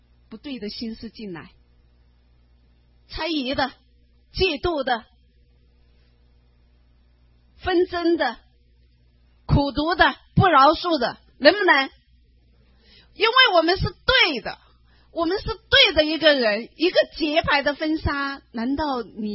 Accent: China; 我们中国人很谦虚啊

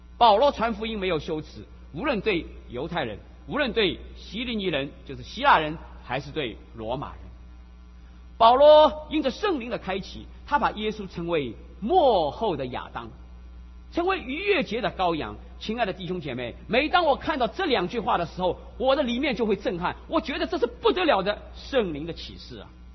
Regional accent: China; 连我们中国人其实看福音也会耻辱的

